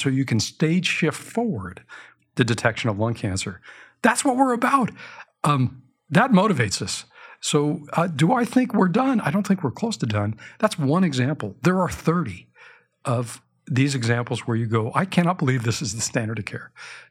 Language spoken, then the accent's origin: English; California, United States; born there; So I was born in Silicon Valley in 1965.